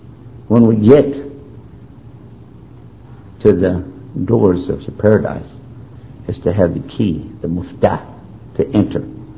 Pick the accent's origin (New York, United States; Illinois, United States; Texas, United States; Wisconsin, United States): Texas, United States; This basically would be not much different than some of the Baptists that I heard down in my home state of Texas.